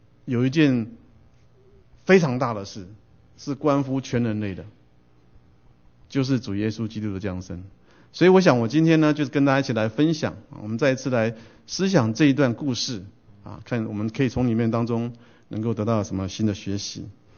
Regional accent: China; 其实我们中国人，我觉得我们是蛮喜欢听好消息的哈，尤其在过年的时候更是表现出来啊。

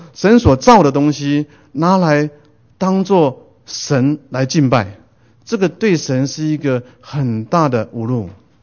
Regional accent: Taiwan; 我从台湾来，台湾有很多的偶像，很多的偶像。

